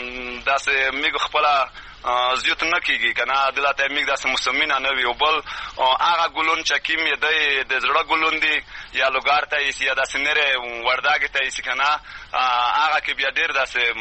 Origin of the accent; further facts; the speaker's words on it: Matak, Khost, Afghanistan; زه خپل د خوست ولایت د تڼۍ ولسوالۍ د متک کلي اوسیدونکی